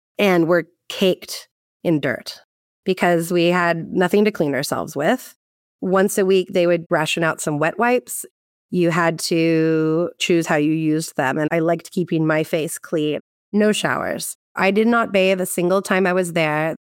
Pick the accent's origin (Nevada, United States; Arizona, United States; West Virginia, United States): Arizona, United States; Tucson; Also, I'm from Tucson, Arizona. I've never even been in snow.